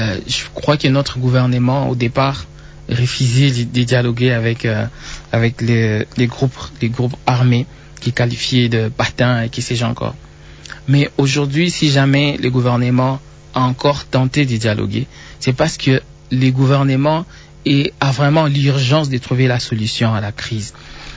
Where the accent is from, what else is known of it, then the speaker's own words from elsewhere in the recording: Goma, DR Congo; also born or lived in Bukavu; Je l'ai dit parce que moi-même, je suis de Goma, je suis de Bukavu. Je sais ce que nous sommes en train de subir.